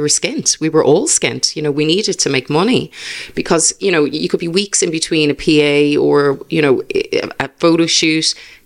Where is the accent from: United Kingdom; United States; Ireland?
Ireland; I'm from Ireland, you know, livestock and farm, They're everywhere.